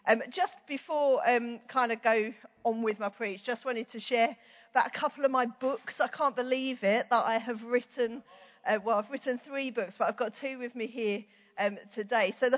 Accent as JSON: {"language": "English", "region": "London", "country": "United Kingdom", "said": "Now, I'm from East London, and me and Mum did not go into London"}